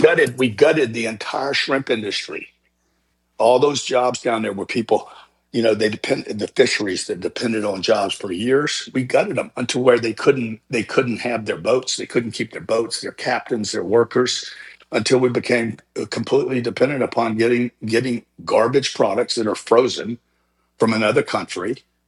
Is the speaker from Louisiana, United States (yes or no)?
yes; Louisiana, United States; look at the shrimp industry. I grew up in Louisiana.